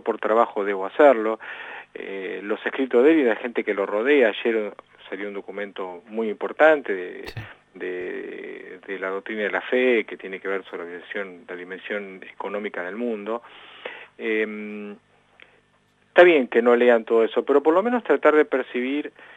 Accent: Argentina

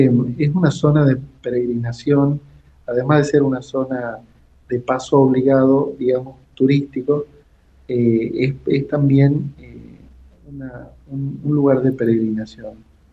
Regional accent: Villa Mercedes, San Luis, Argentina; born there; De hecho, hay uno que está al norte de San José, que es Villa Mercedes, que es mi pueblo natal, donde yo nací

